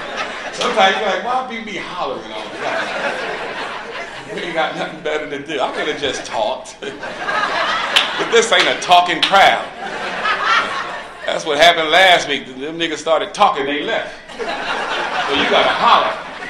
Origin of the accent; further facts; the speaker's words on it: Philadelphia, Pennsylvania, United States; Listen, I'm a bum from North Philly.